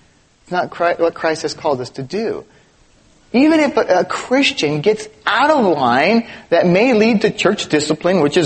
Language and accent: English; Los Angeles, California, United States; I grew up in East LA.